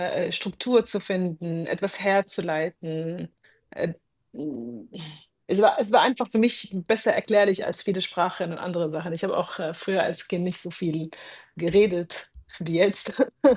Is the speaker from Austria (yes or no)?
no; Cairo, Cairo Governorate, Egypt; Also ich bin, wie gesagt, jetzt in Kairo aufgewachsen